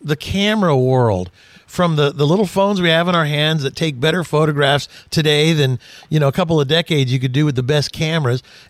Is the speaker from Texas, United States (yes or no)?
yes; Houston, Texas, United States; born there; I was born in Houston.